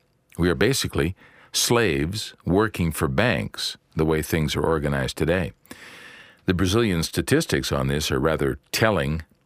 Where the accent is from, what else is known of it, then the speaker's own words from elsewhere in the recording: Canada; It's much higher in Canada, I imagine, my home country.